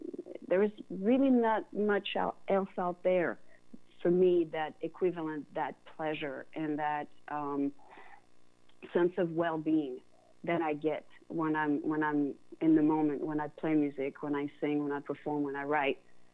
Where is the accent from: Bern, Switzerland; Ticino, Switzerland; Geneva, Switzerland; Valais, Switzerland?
Geneva, Switzerland; English is a second language; moved away as an adult; I come from Switzerland. I come from Geneva.